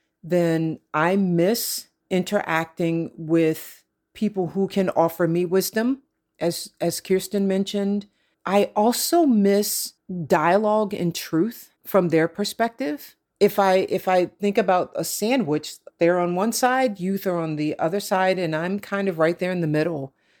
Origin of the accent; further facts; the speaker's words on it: Pennsylvania, United States; because I'm from Franklin County. And so Gettysburg is in a different county and it's about 30 minutes away.